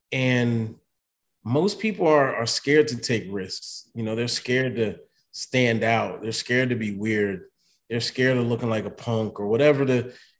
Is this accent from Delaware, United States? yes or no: yes; Delaware, United States; now in New York, United States; And for me, moving to New York from Delaware was an easy transition because I knew exactly what I was going to experience in Brooklyn